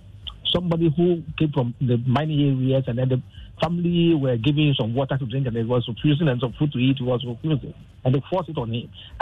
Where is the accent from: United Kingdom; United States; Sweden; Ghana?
Ghana; When I was growing up, Nana, there were traditional rights that you need to observe. Because I grew up in the Chimabwakwa area.